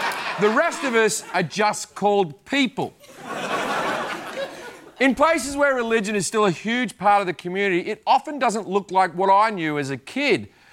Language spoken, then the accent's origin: English; Australia; I'm Australian.